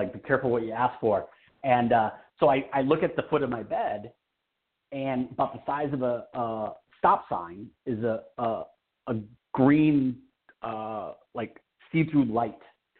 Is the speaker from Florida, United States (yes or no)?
no; Michigan, United States; And I was just like, I'm from Michigan. I'm over this, you know